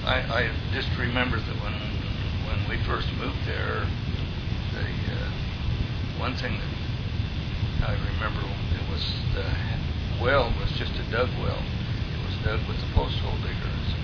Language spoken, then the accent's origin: English; La Grande, Oregon, United States; born there; also born or lived in Idaho; I was born in LeGrand.